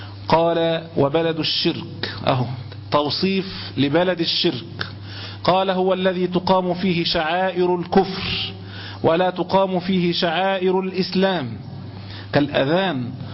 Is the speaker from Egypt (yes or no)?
yes; Egypt; born there; انا ولدت هنا في مصر واعيش الان في مصر، فلست مهاجرا. انا اعيش في مصر بلد اسلامي وبلد اسلام ودار اسلام